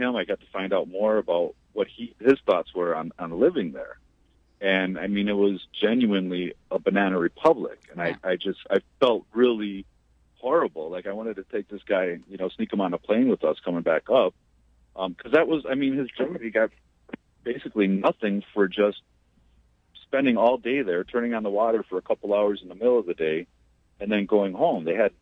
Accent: United States; we're from the United States and not everybody is bad.

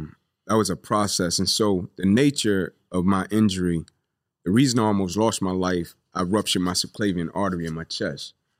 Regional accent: Atlanta, Georgia, United States; You know, I grew up here in Atlanta, Southeast Corner, yeah. Kirkwood, Zone 6.

